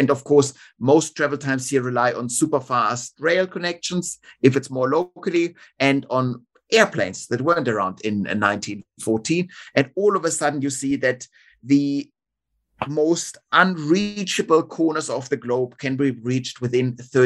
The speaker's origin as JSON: {"language": "English", "town": "Munich", "region": "Bavaria", "country": "Germany", "tie": "born or raised there", "said": "the second publisher was from my hometown of Munich."}